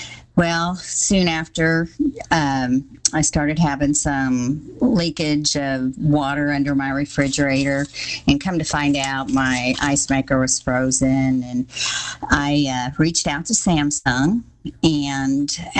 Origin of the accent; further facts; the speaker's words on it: Texas, United States; To start out … I'm from Central Texas.